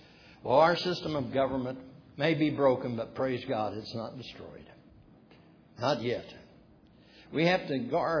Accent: United States; We love America. I'm glad that I am an American.

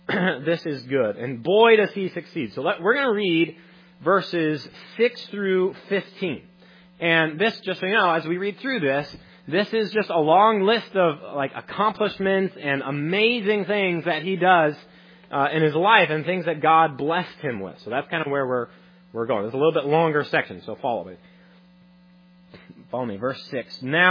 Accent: Council Bluffs, Iowa, United States; also born or lived in Omaha; I grew up in Council Bluffs. In Omaha, really, there was the October snowstorm.

